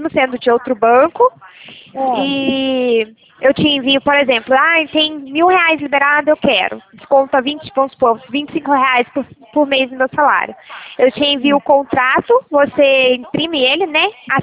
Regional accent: São Paulo, Brazil; Não, eu sou do estado de São Paulo.

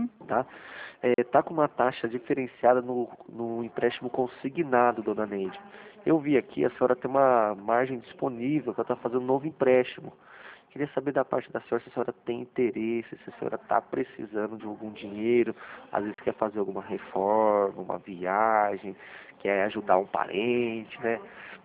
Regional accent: Santa Bárbara d'Oeste, São Paulo, Brazil; Não, eu sou daqui de Santa Bárbara.

